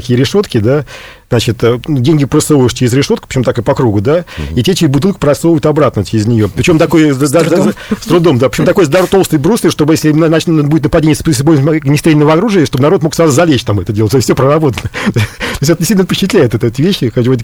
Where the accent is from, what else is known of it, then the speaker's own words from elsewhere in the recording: Russia; у нас там были бумаги с собой, да, вот что вот мы из России.